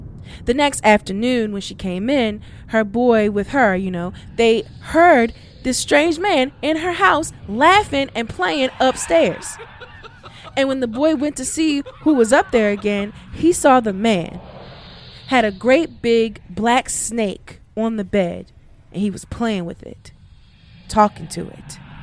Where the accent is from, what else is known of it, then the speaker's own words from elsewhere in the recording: Maryland, United States; a story collected from my home state of Maryland by Harry Hyatt.